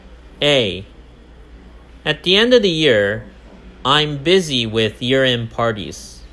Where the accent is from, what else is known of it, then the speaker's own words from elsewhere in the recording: Kyushu, Japan; I have to go back to my hometown, which is in Kyushu.